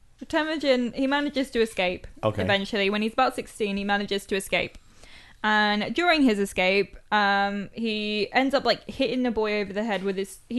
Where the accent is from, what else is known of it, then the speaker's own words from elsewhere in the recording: United Kingdom; I have no idea, because I'm British.